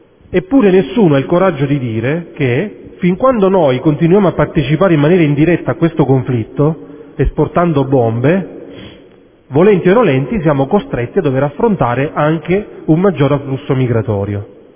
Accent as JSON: {"language": "Italian", "region": "Sicily", "country": "Italy", "said": "Io ho cominciato molti anni fa in Sicilia. Avete capito tutti dal mio accento che non sono alto atesino, neanche di Lovere."}